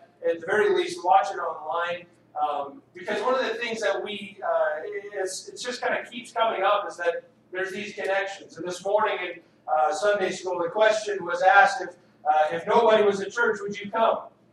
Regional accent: Texas, United States; I grew up in a Christian home, a Christian context. Growing up in the Texas Panhandle, you went to church.

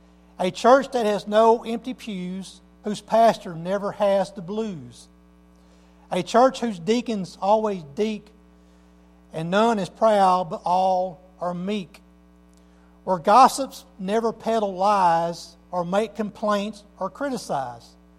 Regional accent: Arkansas, United States; accent: twang; moved away as an adult; my wife and I moved from South Arkansas, if you didn't already know by my twang and dialect in my voice. I used to tell people I'm from L.A. So you don't sound like you're from L.A. Well, I'm from Lower Arkansas.

